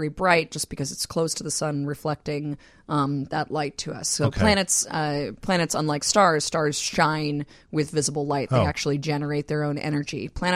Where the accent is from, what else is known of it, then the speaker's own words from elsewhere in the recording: New York City, New York, United States; I grew up in New York City